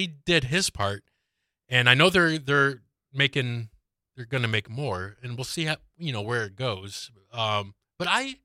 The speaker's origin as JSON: {"language": "English", "town": "Pontiac", "region": "Michigan", "country": "United States", "tie": "born or raised there", "said": "a childhood friend and that I grew up with in Pontiac."}